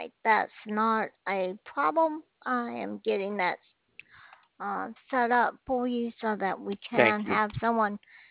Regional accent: Alabama, United States; Oh, how did you guess? Yeah, it's kind of hard to get that.

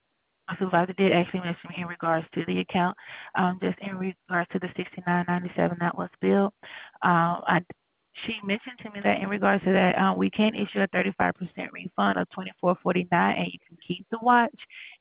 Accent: the South, United States; I'm sorry. I'm from the South, sir.

